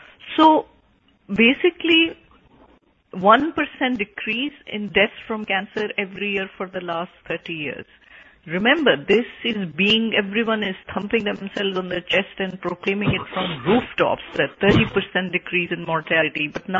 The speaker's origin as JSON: {"language": "English", "country": "Pakistan", "moved": "as an adult", "lives_now": "United States", "said": "I came to this country from Pakistan in 1977, freshly graduated from medical school"}